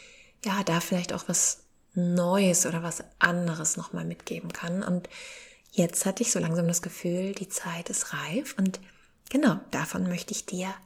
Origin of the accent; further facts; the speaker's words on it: Southern Germany, Germany; dort in Süddeutschland, wo ich auch geboren bin, was für mich auch ja so meine Heimat eigentlich ist